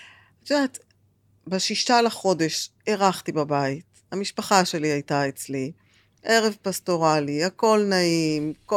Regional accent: Petah Tikva, Central District, Israel; אני לא מכפר עזה, אני מפתח תקווה במקור.

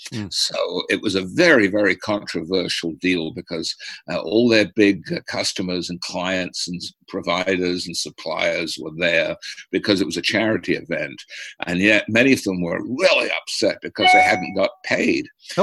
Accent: England, United Kingdom; I came out from England.

